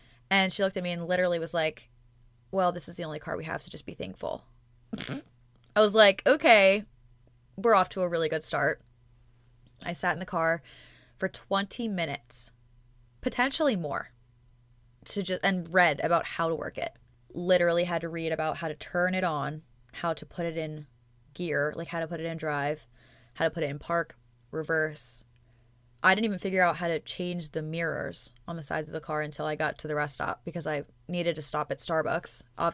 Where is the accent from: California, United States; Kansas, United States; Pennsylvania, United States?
Pennsylvania, United States; and I'm an Eagles fan, and I'm from Pennsylvania, like I just said. So I decided to drive back home to spend some time with my family for the weekend